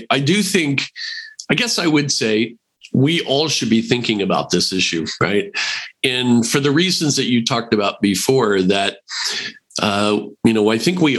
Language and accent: English; United States; now in Canada; I'm an American originally, as you know.